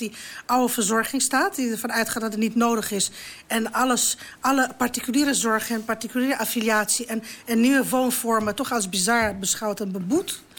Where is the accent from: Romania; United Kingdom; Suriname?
Romania; Ik kom uit Roemenië, waar eigenlijk... dat was een communistische verzorgingsstaat.